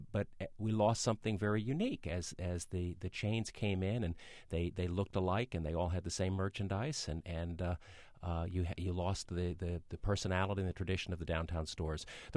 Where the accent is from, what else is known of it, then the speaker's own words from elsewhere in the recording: Albany, New York, United States; And growing up in Albany, I think we had a Whitney's department store.